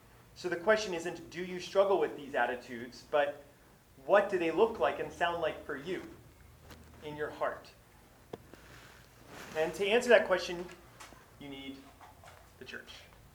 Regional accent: Alabama, United States; Growing up, I grew up in Alabama, I guess, and my dad was a pastor growing up.

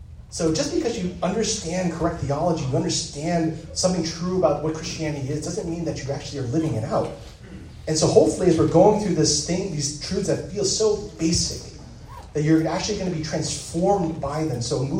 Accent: San Francisco, California, United States; I grew up in San Francisco, right?

